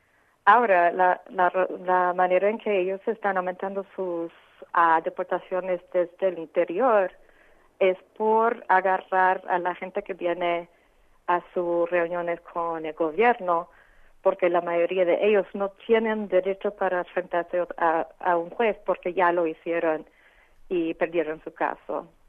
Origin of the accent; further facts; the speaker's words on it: United States; como americana, me da tan asco y tanta tristeza pensar que mi propio gobierno